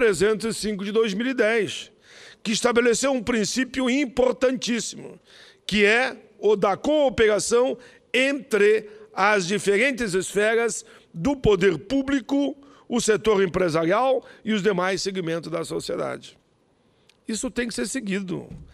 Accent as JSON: {"language": "Portuguese", "region": "Rio Grande do Sul", "country": "Brazil", "said": "No Rio Grande, lá no solo dos Pampa, solo gaúcho, de onde eu venho, avançamos."}